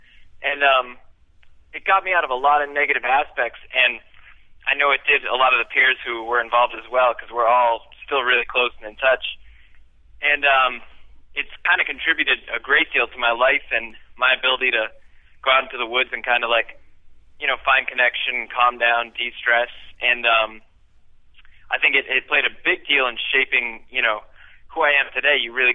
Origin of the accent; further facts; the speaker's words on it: Vermont, United States; I grew up in Vermont, and it was called the Tracking Wilderness Awareness Club.